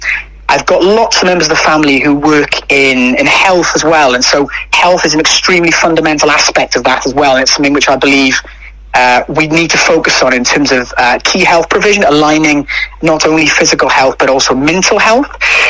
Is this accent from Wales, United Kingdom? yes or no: yes; Ebbw Vale, Wales, United Kingdom; also born or lived in Abergavenny; I was brought up in Ebwy Vale. I lived in Abergavenny for a while